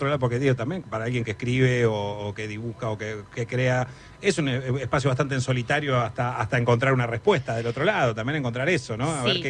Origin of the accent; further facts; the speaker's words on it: Ameghino, Buenos Aires Province, Argentina; la primera vez que vine a la Feria del Libro, yo venía de un pueblo del interior, ¿cierto?